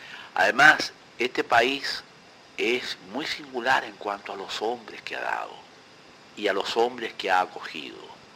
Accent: Chile; born there; nací en Chile, en donde hoy hay un lujoso hotel, en el Hospital San Borja.

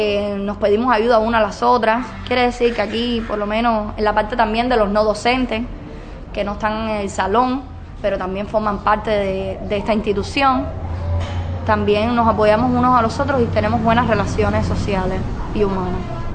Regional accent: San Nicolás de Bari, Mayabeque, Cuba; Soy natural de San Nicolás de Bari

